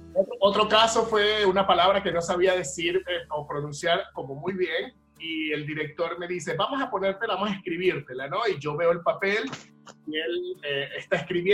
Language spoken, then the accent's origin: Spanish; Venezuela; now in Chile; No, realmente yo me vine de Venezuela por la situación país.